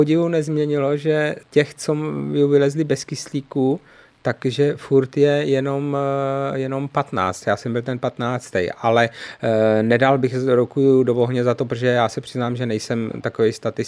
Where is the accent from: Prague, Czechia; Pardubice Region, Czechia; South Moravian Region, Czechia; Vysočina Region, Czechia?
Vysočina Region, Czechia; Nové Město na Moravě; já pocházím z Nového Města na Moravě, takže to je Vysočina českomoravská a my to tam máme ještě chudší